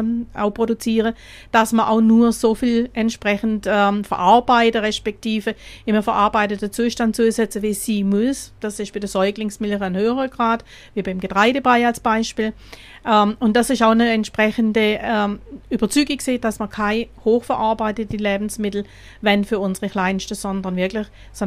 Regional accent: Schopfheim, Baden-Württemberg, Germany; Auch in der Grenzregion, direkt über die Grenze, komme ich aus Schopfheim, also das ist direkt in der Grenzregion.

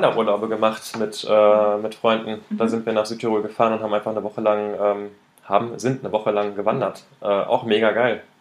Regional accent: Bergstraße, Germany; Aus meiner Region, wo ich herkomme, ist es auch ein Weinanbaugebiet an der Bergstraße

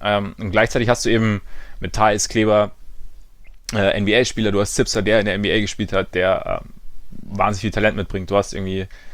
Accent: Bavaria, Germany; Ich komme aus der Nähe des Chiemsees.

